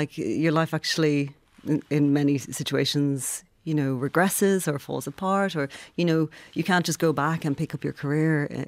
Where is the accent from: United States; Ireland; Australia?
Ireland; Dublin, Leinster; I'm from Dublin. I'm of Dublin. I had lived in Dublin my whole life. everybody I knew was here. And I went to Galway to be with my husband